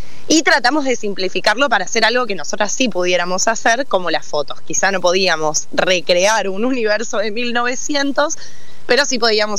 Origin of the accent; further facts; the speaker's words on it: Salta, Argentina; Yo soy salteña